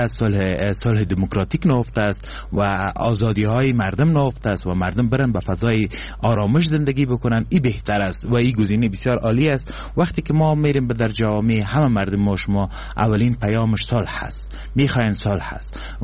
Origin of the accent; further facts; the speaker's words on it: Kabul, Afghanistan; born there; من شخصا خودم از کابل انتخاب شدم، سکونت اصلی ما از لحاظ تذکره ای ببین من از بغلان هستم، لیکن متولد کابل هستم،